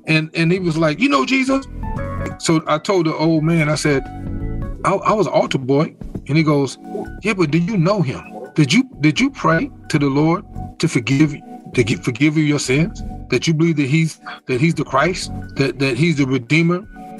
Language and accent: English; New Jersey, United States; also born or lived in North Carolina; I grew up. I was born in North Carolina. My parents moved to New Jersey.